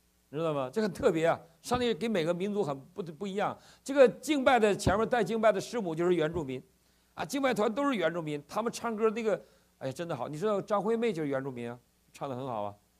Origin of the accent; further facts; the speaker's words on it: China; born there; 感谢主让我们生在中国